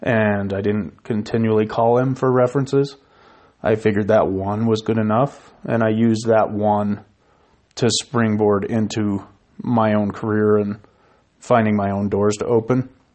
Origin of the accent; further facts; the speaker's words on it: Wyoming, United States; I think by growing up in Wyoming, you have this ability to succeed and talk to a lot of people.